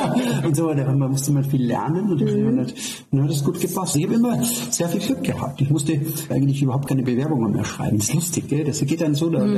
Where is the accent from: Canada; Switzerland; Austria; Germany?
Austria; Styria; ich bin aus der Steiermark, gerade gelernt